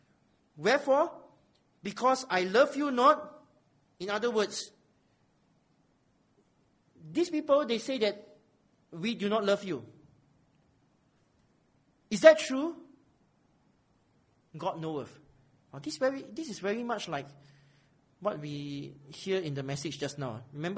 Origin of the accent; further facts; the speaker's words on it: Singapore; Especially we come from Singapore.